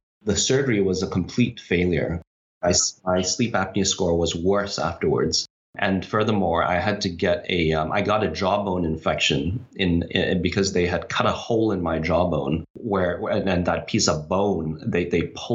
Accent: Hong Kong; So I grew up in Hong Kong, which has very much been in the news recently.

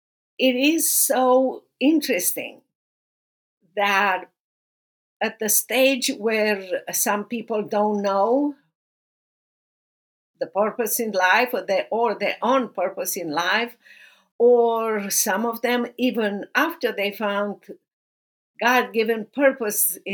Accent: Romania; now in Dallas, United States; I am originally from Romania. I'm now living in Dallas, Texas

